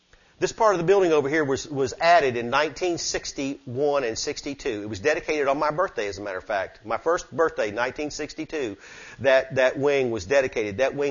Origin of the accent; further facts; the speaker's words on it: the South, United States; I'm a Southerner, man.